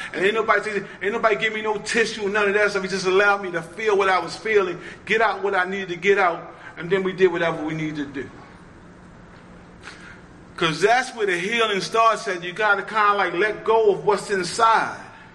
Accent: Baltimore, Maryland, United States; now in Dundalk, United States; Like, I'm from Baltimore City. I live in Dundalk, but I'm from Baltimore City.

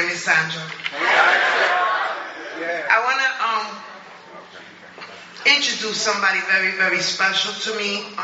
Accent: New York, United States; I'm from New York. I don't know if you know from my accent, but I'm from New York.

